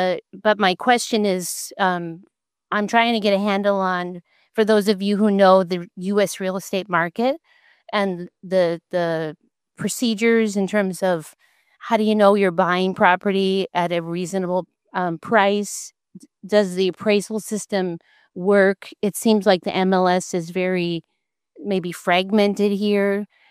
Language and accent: English; Naples, Florida, United States; from the Sunshine State, Naples, Florida.